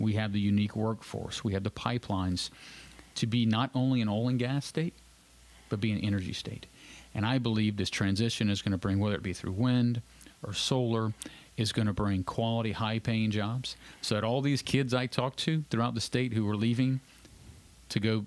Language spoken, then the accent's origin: English; United States; It affects me as an American citizen, as a Louisiana resident, as someone who loves this country.